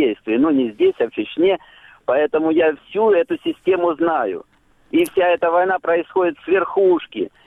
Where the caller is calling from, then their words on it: Luhansk Oblast, Ukraine; Здравствуйте … из Луганщины.